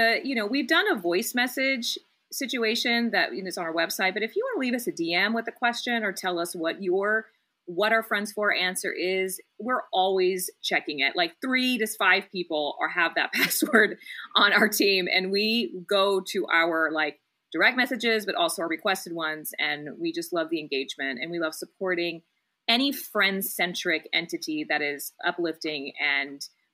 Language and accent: English; Texas, United States; never growing up in South Texas with any South Asian people and knowing you